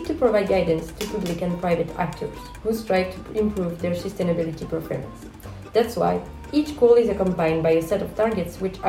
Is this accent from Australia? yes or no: no; Belgium; English is a second language; I'm from Belgium. We are all sustainable development students from the KU Leuven